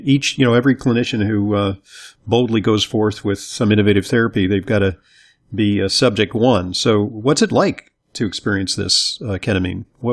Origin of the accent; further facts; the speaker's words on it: Santa Monica, California, United States; 310 area code is the west side of Los Angeles. I grew up in Santa Monica.